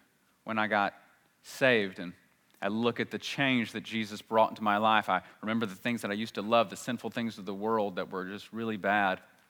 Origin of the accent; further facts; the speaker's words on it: Leeds, Yorkshire and the Humber, United Kingdom; I heard about a celebrity coming to my hometown once, Leeds